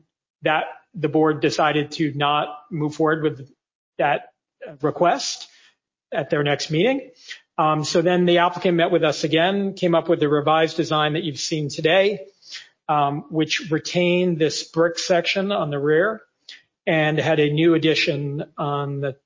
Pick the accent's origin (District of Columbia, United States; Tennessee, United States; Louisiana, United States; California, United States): District of Columbia, United States; Washington; I come from Washington, D.C., where I work very closely with the National Park Service.